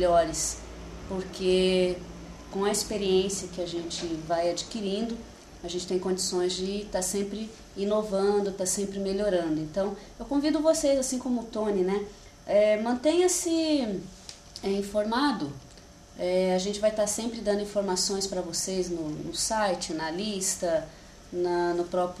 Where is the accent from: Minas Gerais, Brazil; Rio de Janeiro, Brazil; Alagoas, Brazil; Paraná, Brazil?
Minas Gerais, Brazil; Araguari; Passei minha infância lá, no Triângulo Mineiro. Araguari, aí um beijo pro povo aí.